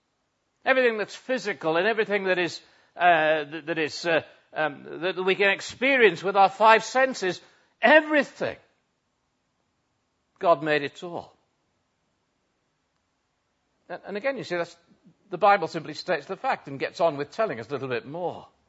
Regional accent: North East England, United Kingdom; I grew up on Teesside, and so have the misfortune of being saddled for life with being a Middlesbrough supporter.

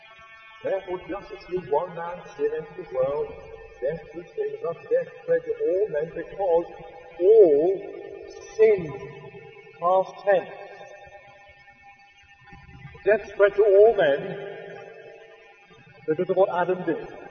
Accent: United Kingdom; You just put me down as British. That's what I am. I'm British.

